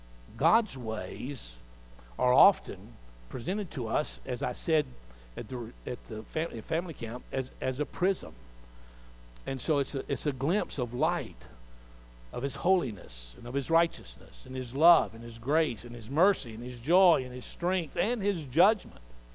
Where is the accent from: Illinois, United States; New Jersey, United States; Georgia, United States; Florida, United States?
Georgia, United States; I grew up in Middle Georgia.